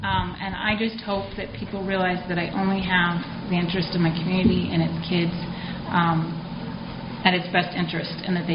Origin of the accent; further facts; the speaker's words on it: Nebraska, United States; now in Wyoming, United States; I am not a born and raised Wyomingite. I moved here from Nebraska after I graduated from college.